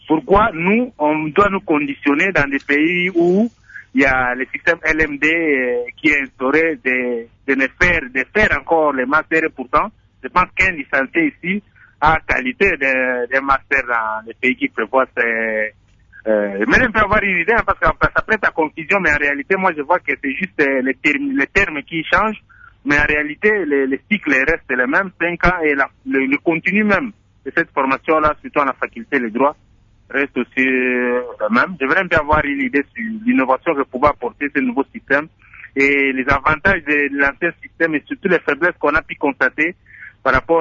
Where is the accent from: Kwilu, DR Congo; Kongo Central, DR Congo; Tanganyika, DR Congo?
Kwilu, DR Congo; Idiofa; now in Kikwit, DR Congo; je suis à Kikwit parce que je viens d'Idiofa, je suis pas d'ici là